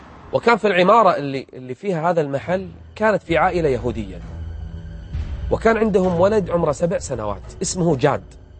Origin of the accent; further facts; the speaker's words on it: Kuwait; أكثر من 45,000 واحد، 45,000 فقط يدخلون عندنا في الكويت